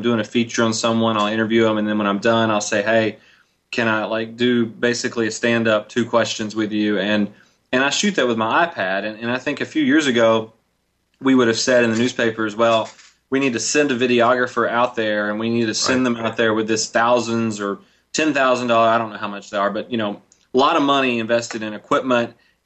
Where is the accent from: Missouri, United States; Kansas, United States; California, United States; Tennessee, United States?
Tennessee, United States; Memphis; also born or lived in Mississippi; I grew up around Memphis. Memphis has always been home. So even since I was living in Mississippi